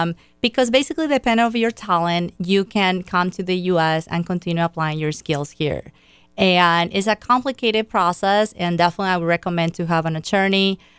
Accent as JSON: {"language": "English", "country": "Paraguay", "second_language": "English", "moved": "as an adult", "lives_now": "United States", "said": "I studied in my home country, Paraguay, where I earned a bachelor's degree in laws. And then I moved to the U.S. where I did the Juris Doctor's degree at University of Miami."}